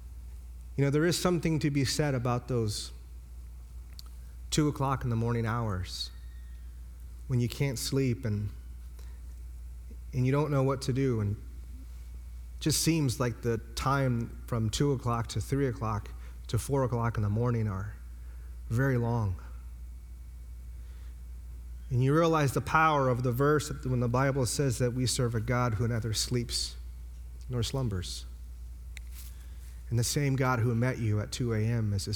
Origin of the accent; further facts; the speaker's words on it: United States; I'm from the United States. I'm an American